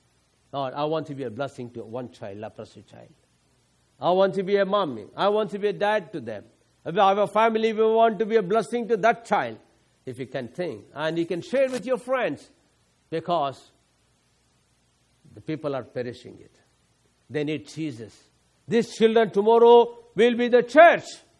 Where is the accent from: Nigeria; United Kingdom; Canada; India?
India; English is a second language; now in United States; Because I'm from India, I cannot drive in America, I should have international license.